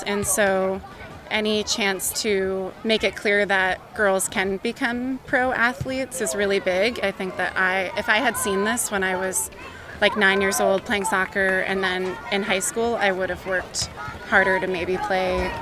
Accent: Vergennes, Vermont, United States; and I am a Vermonter. I grew up playing soccer in the Vergennes area

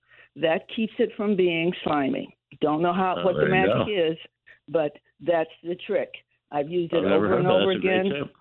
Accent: Tennessee, United States; I grew up in Tennessee.

